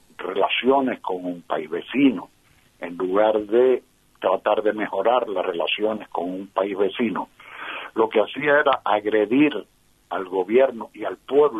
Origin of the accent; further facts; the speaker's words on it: Cuba; ¿Somos nosotros los cubanos?